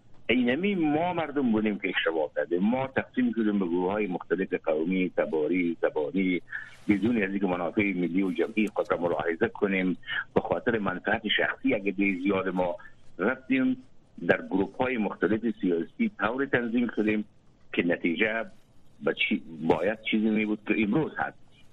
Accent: Afghanistan; همه ما افغان هستم

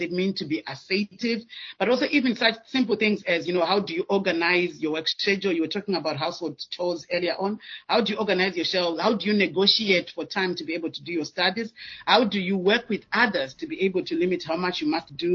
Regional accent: Zimbabwe; I'm from Zimbabwe

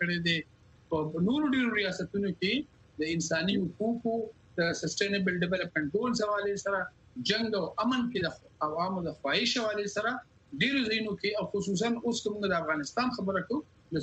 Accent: Pakistan; خو ورسره زه پاکستاني یم.

